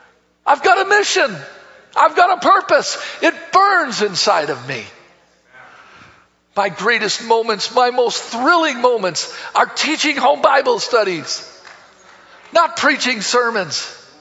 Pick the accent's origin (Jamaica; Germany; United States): United States; Wisconsin; I'm from Wisconsin. Oh, I don't live that far from Green Bay.